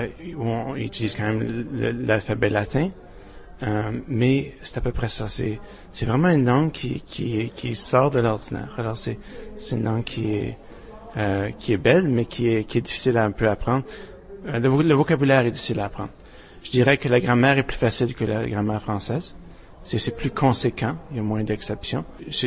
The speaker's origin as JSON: {"language": "French", "country": "Canada", "said": "je suis Canadien. J'habite Edmonton, Alberta"}